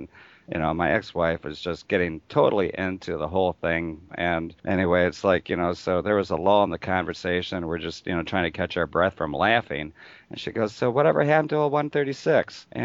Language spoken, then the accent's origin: English; Cazenovia, United States; But anyway, it's 4 miles away from my hometown called Cazenovia, population 600.